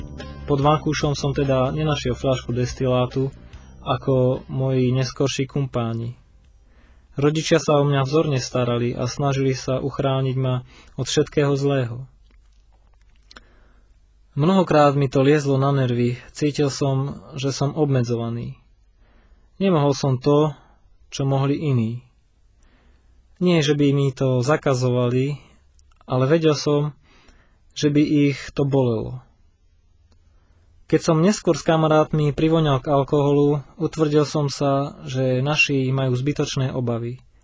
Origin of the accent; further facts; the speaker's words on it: Bratislava, Bratislava Region, Slovakia; a som z Bratislavy.